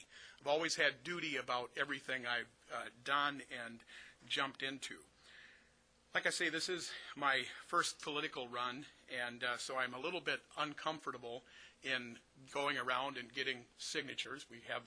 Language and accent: English; Wisconsin, United States; I'm only saying that we are Americans. We are people from Wisconsin.